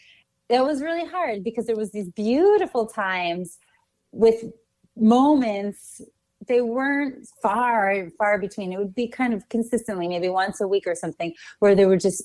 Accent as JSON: {"language": "English", "town": "Watertown", "region": "Massachusetts", "country": "United States", "tie": "born or raised there", "also_born_or_lived": "Manhattan, New York", "said": "So as you mentioned, I was born in Manhattan, New York in 1977. I was adopted at 10 days and brought immediately at that time to Watertown, Massachusetts, right outside of Boston, where I was raised by my two adoptive parents."}